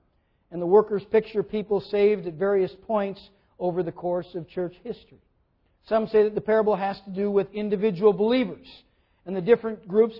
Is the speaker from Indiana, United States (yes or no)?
no; Minnesota, United States; I grew up in the German and Swedish realms of outstate Minnesota.